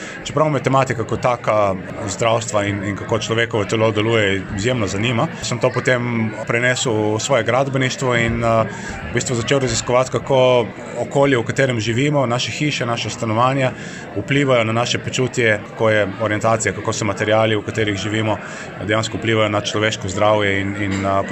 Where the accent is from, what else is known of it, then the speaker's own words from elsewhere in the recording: Sečovlje, Coastal–Karst, Slovenia; also born or lived in Australia; Doma sem iz Sečovelj pri Portorožu, zraven morja, tako da prvo leta, tisto, kar sem najbolj pogrešal živeti v avstralskih predmestjih, je, da pač ni bilo pogleda na morje